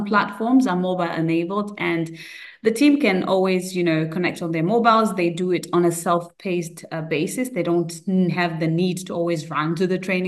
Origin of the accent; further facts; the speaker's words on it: Zimbabwe; moved away; Well, originally I'm from Zimbabwe, and as you've highlighted already, I somehow transitioned to the Middle East over the past 10 years